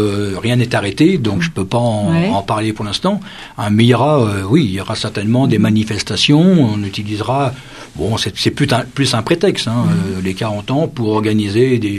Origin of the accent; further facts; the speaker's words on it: Normandy, France; Alors, personnellement, n'étant pas natif des Vosges, puisque moi je viens de la Normandie